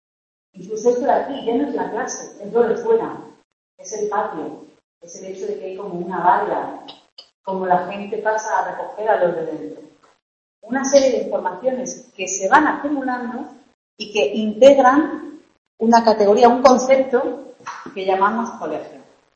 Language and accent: Spanish; Murcia, Region of Murcia, Spain; como si estuviese, bueno, en una fiesta de Murcia, soy de Murcia